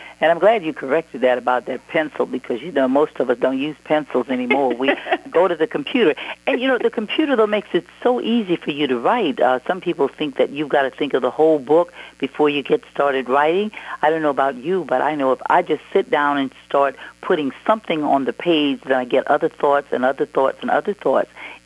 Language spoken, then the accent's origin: English; Louisiana, United States; I'm from Louisiana, and I usually tell them you don't add anything after the cook finishes a dish because it's insulting.